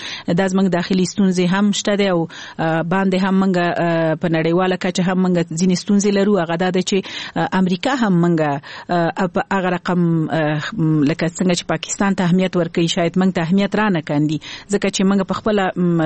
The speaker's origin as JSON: {"language": "Pashto", "country": "Afghanistan", "said": "زه د یو افغان په توګه د افغان حکومت په دری دریز باندې شاید دومره شک ونه لرم"}